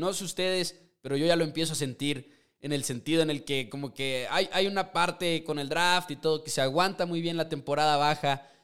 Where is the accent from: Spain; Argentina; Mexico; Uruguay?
Mexico; yo soy de México